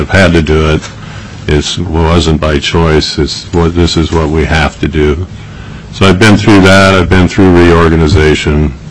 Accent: Illinois, United States; born and raised in Illinois, got a degree in environmental biology at Eastern Illinois University

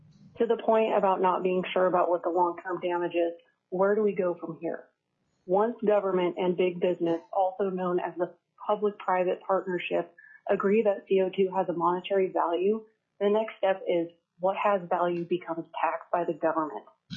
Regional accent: Anchorage, Alaska, United States; I'm from Anchorage, and I'm representing myself.

